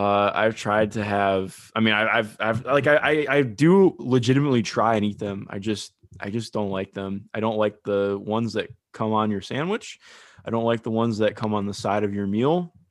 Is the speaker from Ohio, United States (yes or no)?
yes; Ohio, United States; I am from Ohio.